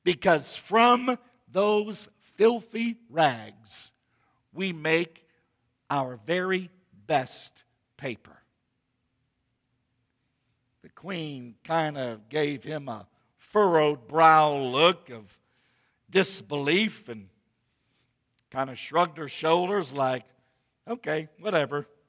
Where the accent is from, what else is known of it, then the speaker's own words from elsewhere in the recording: United States; not so much to us Americans.